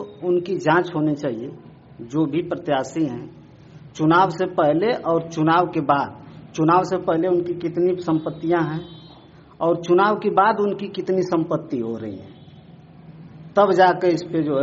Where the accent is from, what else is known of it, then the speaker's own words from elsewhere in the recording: Malikpura, Uttar Pradesh, India; मैं गाजीपुर जिले के मनिहारी ब्लॉक के मलिकपुरा ग्राम सभा का रहने वाला हूँ।